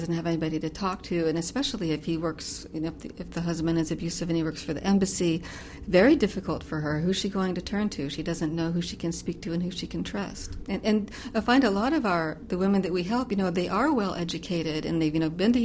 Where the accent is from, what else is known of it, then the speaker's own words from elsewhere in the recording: United States; And I said, I can always come home. I'm American.